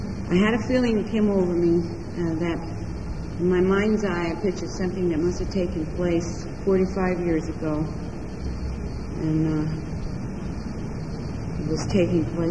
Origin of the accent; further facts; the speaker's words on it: Santa Cruz, California, United States; And I'm from Santa Cruz, California.